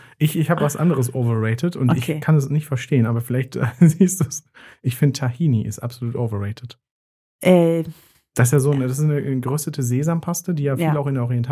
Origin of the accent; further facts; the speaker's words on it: Italy; aber das muss ich auch sagen als Italiener.